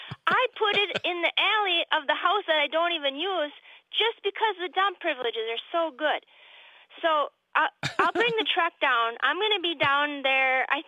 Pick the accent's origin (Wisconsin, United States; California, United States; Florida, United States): Wisconsin, United States; also born or lived in Minnesota; now in Minneapolis, United States; I was born in Minnesota, but from the time of 4 up, I grew up in northern Burnett County, Wisconsin, and then I went to school in Oshkosh